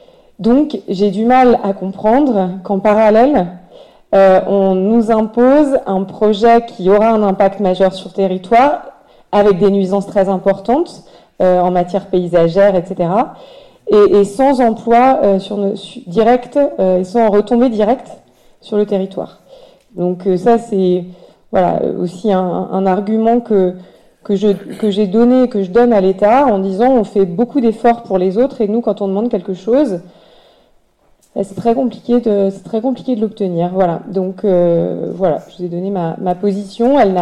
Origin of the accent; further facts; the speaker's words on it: Auvergne-Rhône-Alpes, France; pourtant je suis savoyarde, hein, donc évidemment qu'on défend les entreprises savoyardes